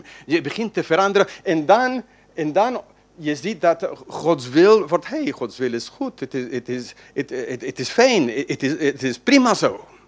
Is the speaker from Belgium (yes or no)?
no; England, United Kingdom; Dutch is a second language; now in Eindhoven, Netherlands; ik ben een Engelsman … Dus ik woon in Eindhoven. Ik ben nu bijna 15 jaar in Nederland. Dus ik heb mij een inburgeringscursus in Eindhoven gedaan. Dus mijn zachte G komt ergens daartussen.